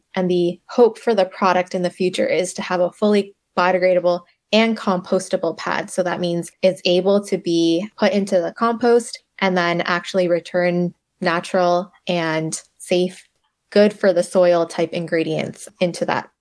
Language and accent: English; Canada; growing up in Canada, I did have the privilege of like learning a lot from school